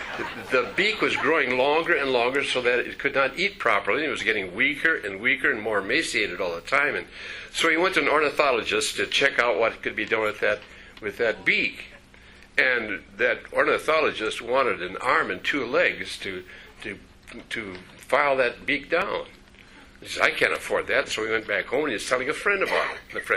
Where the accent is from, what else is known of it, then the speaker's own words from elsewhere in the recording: Hinckley, Minnesota, United States; As you remember, I grew up in Hinckley, Minnesota, where the men are men and pansies are flowers and the women are slightly above average.